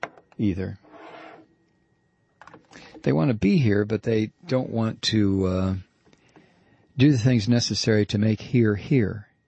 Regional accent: Toledo, Ohio, United States; I'm from Toledo.

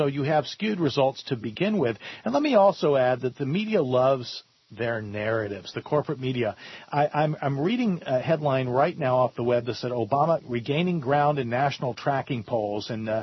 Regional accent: Portland, Oregon, United States; my hometown of Portland, Oregon, my town now.

